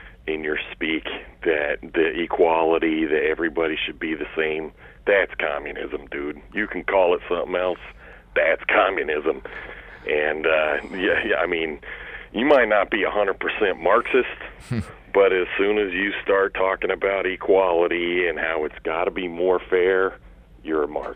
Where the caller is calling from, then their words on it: Haiku, Hawaii, United States; in Haiku.